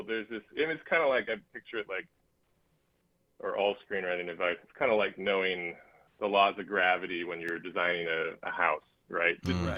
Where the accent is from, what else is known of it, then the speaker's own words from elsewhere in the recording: Tomah, Wisconsin, United States; So a friend I grew up with in Toma, who graduated from the Toma High School